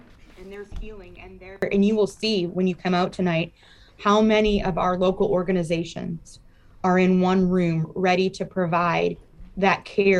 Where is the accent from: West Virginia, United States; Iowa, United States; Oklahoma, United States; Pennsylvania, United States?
Iowa, United States; Decorah; now in Ames, United States; I grew up in Decorah, which is a beautiful part of the state. I was really lucky to grow up there.